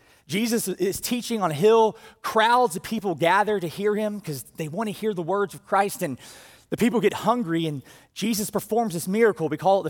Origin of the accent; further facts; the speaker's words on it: Brunswick, Georgia, United States; They haven't made a direct hit on my hometown, but they would come by all the time. In fact, in 2004, which I think was the last hurricane season I weathered down there in Brunswick